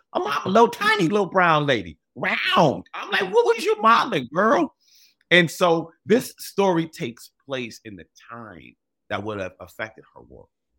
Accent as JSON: {"language": "English", "town": "New York City", "region": "New York", "country": "United States", "said": "I'm from the Bronx, bro."}